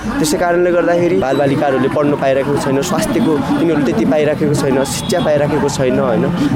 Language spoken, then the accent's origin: Nepali; Pancheshwar, Sudurpashchim Province, Nepal; मेरो घर चाहिँ बैतडी हो, पञ्चेश्वर गाउँपालिका हो।